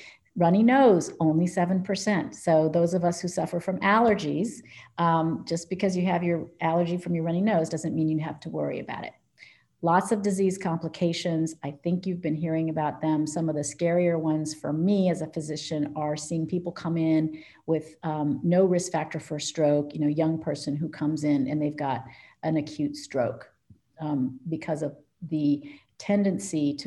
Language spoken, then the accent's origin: English; Haiti; I took hydroxychloroquine all the time as a child growing up in Haiti for malaria prophylaxis.